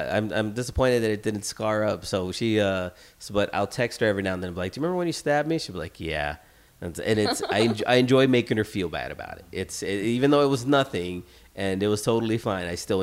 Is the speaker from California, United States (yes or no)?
yes; Pacoima, California, United States; So I'm from Pacoima. Yeah. And feel free to Google it if you want. There's a lot of violence.